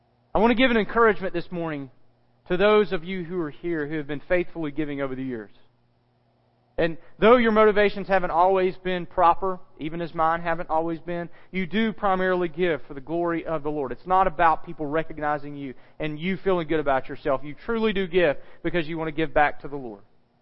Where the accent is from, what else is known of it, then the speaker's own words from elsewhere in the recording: Louisiana, United States; I can tell you as a testimony of someone growing up in West Central Louisiana, not far from where he worked and where he lived